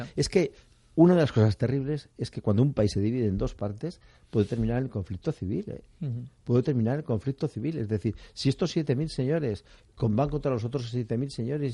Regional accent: Spain; Porque aquí, antes que periodistas, somos españoles.

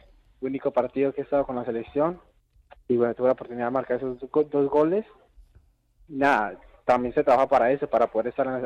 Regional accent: Colombia; moved away as an adult; now in Huesca, Spain; Salí también a los 18 de Colombia aquí a Huesca

